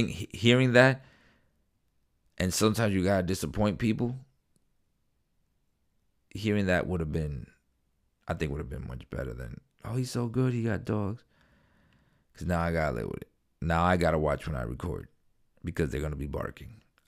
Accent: New York City, New York, United States; I grew up in Queens, New York. Went to a black, predominantly black schools, mostly all black. I grew up on hip-hop, you know. I'm Hispanic with Haitian blood, you know.

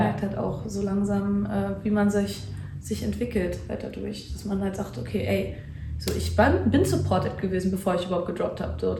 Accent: Germany; born there; Ich bin zwar in Deutschland geboren, aber wir sind halt, bis ich glaube ich 6 war, eigentlich immer halbjährlich hin und her geflogen.

